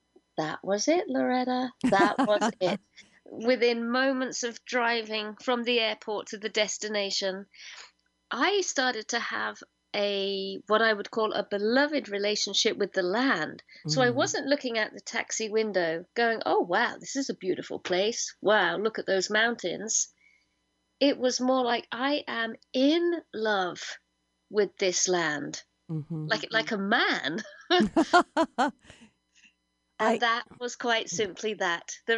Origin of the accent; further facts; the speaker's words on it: England, United Kingdom; born there; I was born in England.